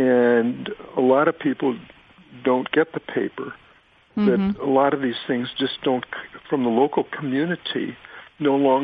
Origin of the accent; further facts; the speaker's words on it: Cincinnati, Ohio, United States; I'm from Cincinnati, my local newspaper.